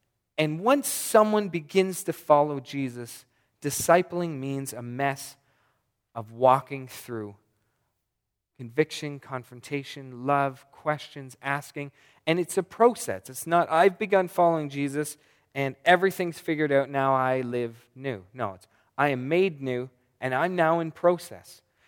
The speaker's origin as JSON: {"language": "English", "country": "Canada", "said": "we're Canadian, right? So we're kind of nice."}